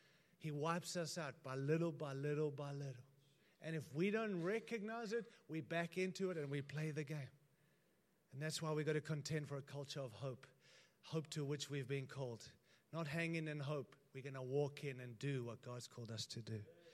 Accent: United States; I'm an American to an American

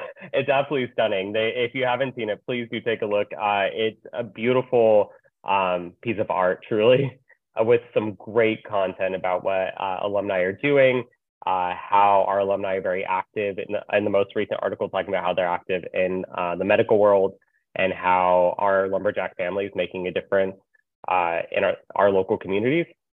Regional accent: Tucson, Arizona, United States; So I grew up in Tucson and I love Tucson.

